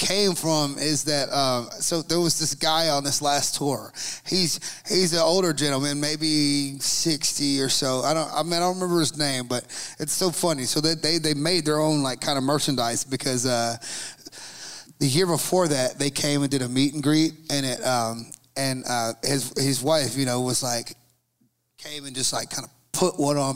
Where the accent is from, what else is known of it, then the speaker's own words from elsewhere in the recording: Georgia, United States; I'm from Georgia, so like we're like way too far from it, you know.